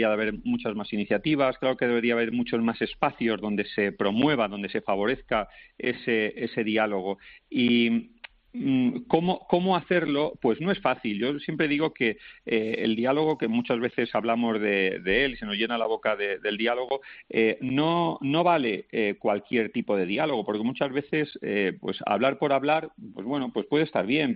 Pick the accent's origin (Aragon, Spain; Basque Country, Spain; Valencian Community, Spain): Valencian Community, Spain; Valencia; como es Valencia, mi tierra, por cierto.